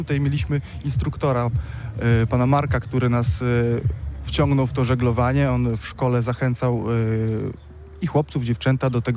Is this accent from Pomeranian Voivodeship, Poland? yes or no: yes; Krynica Morska, Pomeranian Voivodeship, Poland; Tak, jestem, pochodzę z Krynicy Morskiej.